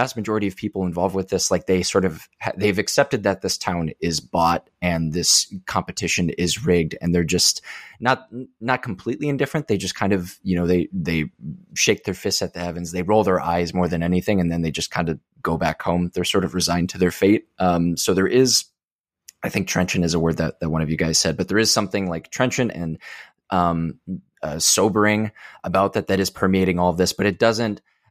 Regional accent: Rochester, Minnesota, United States; which is funny because that's something I never felt about growing up in Minnesota. Not that Rochester is like a small town or anything, but like I loved where I grew up

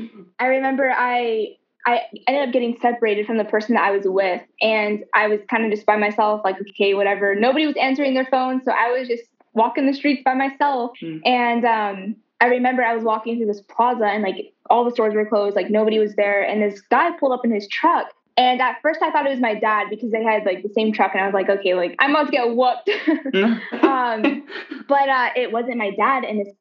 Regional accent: the South, United States; I grew up in a Christian household, but I grew up mostly in like the South. And so down there is kind of like the Bible Belt.

